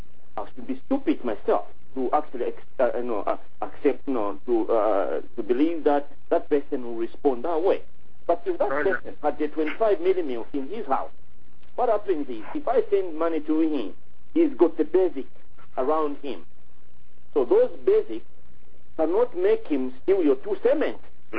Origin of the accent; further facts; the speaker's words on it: Ndola, Copperbelt, Zambia; I was brought up in Indola, I went to school in Indola, and, I'm from there.